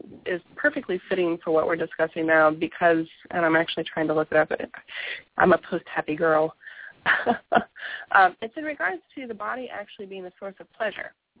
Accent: the South, United States; I mean, you know, growing up in the South, where once you hit 40, you put on your coat and your bonbons

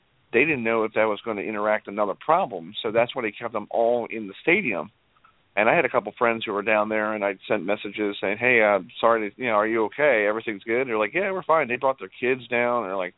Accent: New York, United States; now in Baltimore, United States; I was born and raised in New York, and I was moved down here in 1987 with my parents relocated. And technically, Baltimore is my home.

